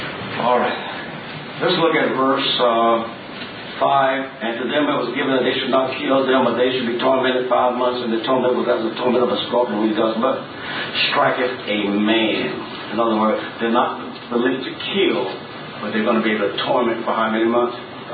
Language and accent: English; Florida, United States; honey, we were raised in Florida, and that was not a crocodile, that was an alligator.